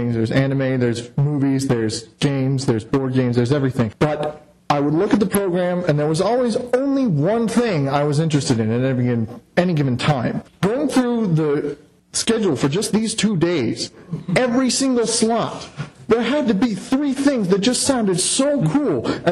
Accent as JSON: {"language": "English", "town": "West Hartford", "region": "Connecticut", "country": "United States", "said": "I'm down here from West Hartford, Connecticut."}